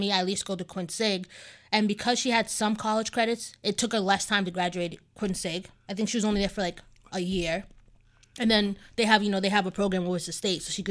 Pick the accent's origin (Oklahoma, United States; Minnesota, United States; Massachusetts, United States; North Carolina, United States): Massachusetts, United States; Worcester; I'm born and raised in Worcester.